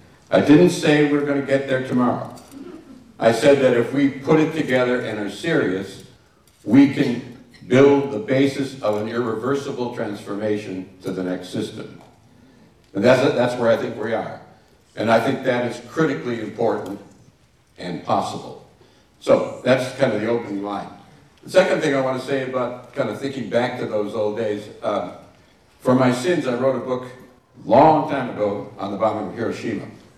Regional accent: Wisconsin, United States; What I really want to say first is that I'm from Wisconsin, and I want to say one thing about Wisconsin, too.

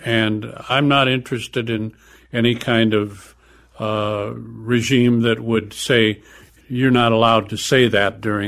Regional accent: Illinois, United States; But my home state of Illinois has parts of it that are probably as inclined to look askance at a black man running for major office as any parts of the country.

